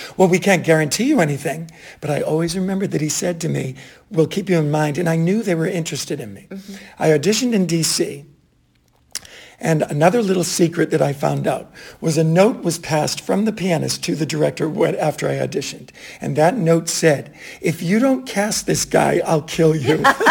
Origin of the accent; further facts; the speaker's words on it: Massachusetts, United States; accent: Boston; I always have my Boston accent to lean on.